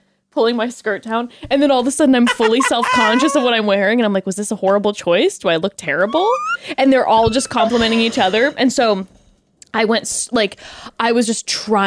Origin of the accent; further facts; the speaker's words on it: Palm Springs, California, United States; That's my hometown.